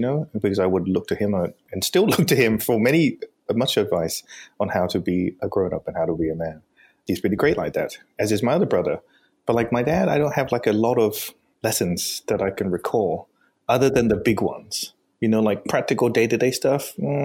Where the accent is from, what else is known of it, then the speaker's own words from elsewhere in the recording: South East England, United Kingdom; You know, like growing up in England, we were in Surrey.